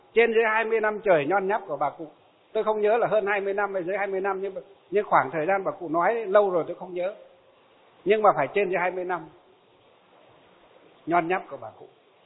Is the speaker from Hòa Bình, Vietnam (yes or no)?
yes; Hòa Bình, Vietnam; bác bí thư tỉnh ủy tỉnh Hòa Bình của quê hương của tôi nhé